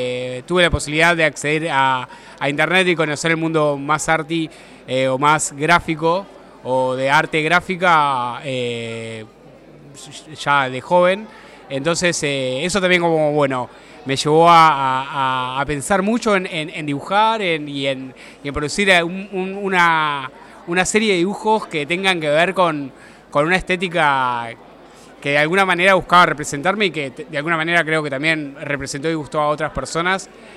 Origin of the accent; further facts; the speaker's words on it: La Rioja, Argentina; now in Rosario, Argentina; Soy de La Rioja, pero hace muchos años que vivo en Rosario ya